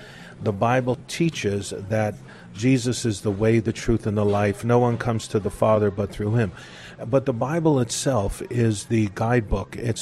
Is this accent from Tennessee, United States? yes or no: no; New York City, New York, United States; I'm from New York City, and the family moved to New Jersey.